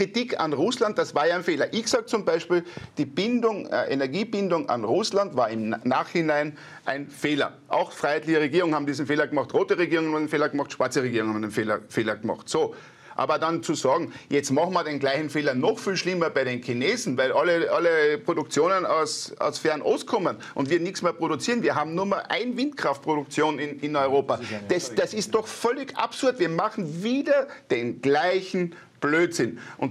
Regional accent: Austria; ich bin Österreicher, ich bin neutraler Österreicher

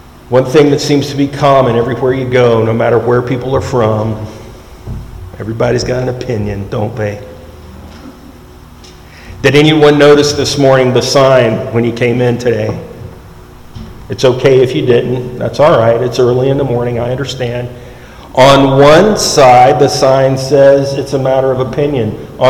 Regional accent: the South, United States; I'm from the South. I just spent some time in Florida.

